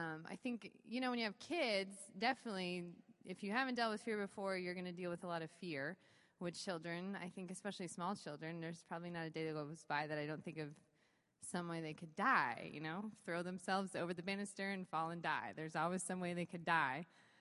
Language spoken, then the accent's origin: English; Salt Lake City, Utah, United States; I am from Salt Lake City.